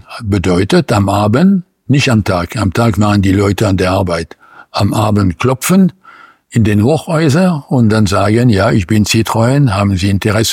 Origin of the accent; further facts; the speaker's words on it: Reims, Grand Est, France; werde im nächsten Monat in meine Heimatstadt Reims eingeladen